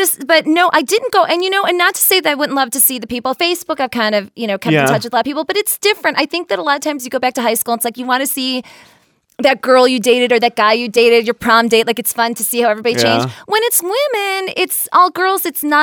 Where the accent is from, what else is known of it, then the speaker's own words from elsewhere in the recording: Cleveland, Ohio, United States; Did you guys know I'm from Cleveland?